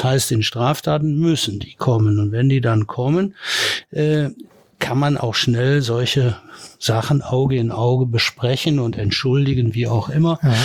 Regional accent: Heißen, North Rhine-Westphalia, Germany; Ich komme aus Heißen. Heißen ist schön grün, ähnlich wie Saarn.

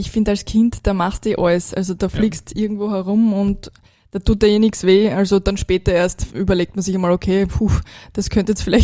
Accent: Graz, Styria, Austria; now in Vienna, Austria; Also ich bin halt in Graz aufgewachsen.

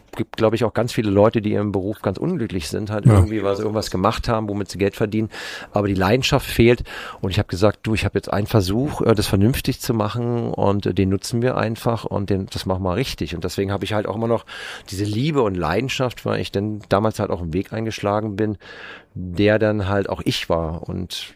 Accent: Potsdam, Brandenburg, Germany; born there; ich bin ja in Potsdam geboren, Stadt, sind dann irgendwann aus Land rausgezogen, schön am Wasser.

